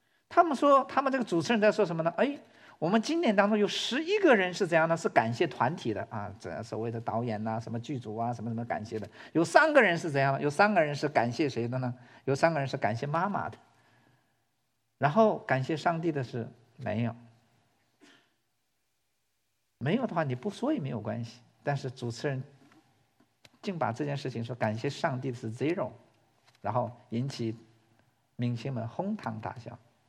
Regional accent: Northeast China, China; born there; 因为我出生在东北，中国的东北哈

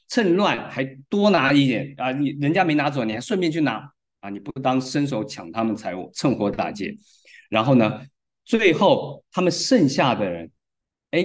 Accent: China; 这跟我们中国人送你上路不一样意思啊。

